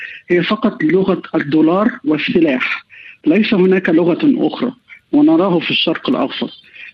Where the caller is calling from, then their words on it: Cairo, Cairo Governorate, Egypt; أولا أنا أتحدث من القاهرة ولست أتحدث من كييف أو من موسكو